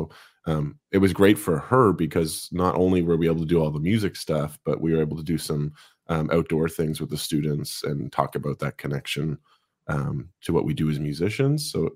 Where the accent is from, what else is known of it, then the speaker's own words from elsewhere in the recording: Prince Edward Island, Canada; I'm from Prince Edward Island, the island just below this one. And my mother thinks she doesn't have an accent.